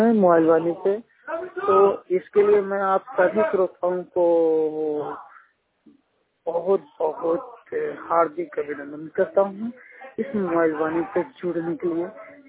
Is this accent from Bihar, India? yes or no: yes; Gaya, Bihar, India; मैं बिहार गया से हूँ।